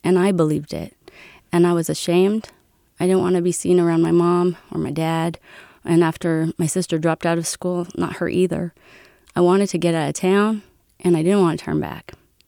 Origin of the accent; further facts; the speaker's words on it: California, United States; I'm from Northern California, and we did move around a lot.